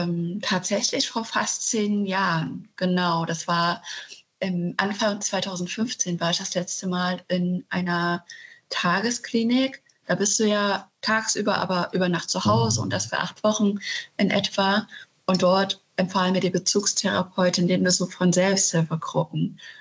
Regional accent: Saxony-Anhalt, Germany; now in Berlin, Germany; ich bin in Sachsen-Anhalt in einer Kleinstadt aufgewachsen.

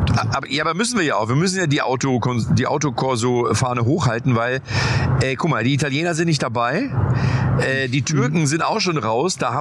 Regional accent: Lippstadt, North Rhine-Westphalia, Germany; Ich weiß gar nicht, ob es Österreicher bei uns in Lippstadt da oben keinen Österreicher.

